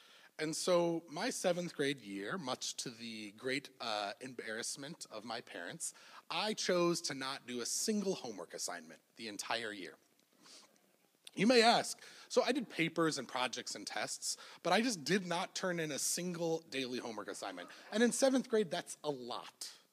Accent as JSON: {"language": "English", "town": "Evanston", "region": "Illinois", "country": "United States", "tie": "born or raised there", "said": "So I grew up in Evanston, not too far away from here"}